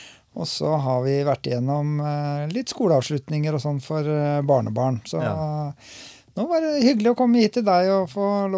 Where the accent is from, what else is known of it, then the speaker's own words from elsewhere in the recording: Lunde, Telemark, Norway; also born or lived in Oslo; Så jeg var bare liten guttunge når vi flyttet til Lunde, men jeg husker litt fra Oslo, og ellers så har jeg oppveksten min I Lunde da.